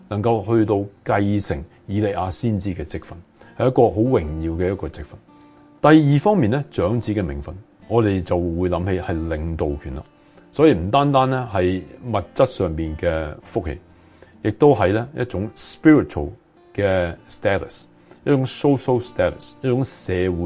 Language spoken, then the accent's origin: Cantonese; Hong Kong; 我喺香港長大嘅，